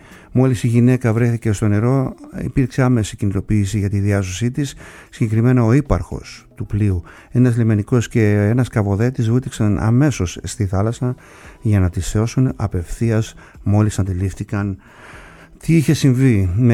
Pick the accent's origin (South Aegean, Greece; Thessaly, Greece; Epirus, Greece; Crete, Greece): South Aegean, Greece; Kasos; όπως η Κάσος, σωστά, το νησί μου